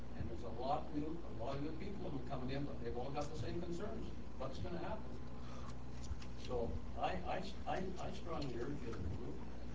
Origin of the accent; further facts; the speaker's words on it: Alberta, Canada; I come from Alberta. I'm a winter visitor down here. I've been here for 19 years. I live here 6 months every year.